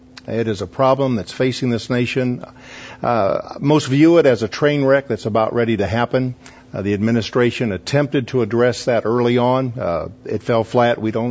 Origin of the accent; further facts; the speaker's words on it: Texas, United States; You know, Darius, I'm from Texas, and I have a friend who's a bricklayer